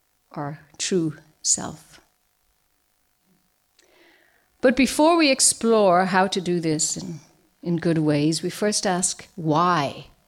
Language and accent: English; Ireland; I did not vote recently because I am an Irish citizen. And in this country, I'm known as a resident alien.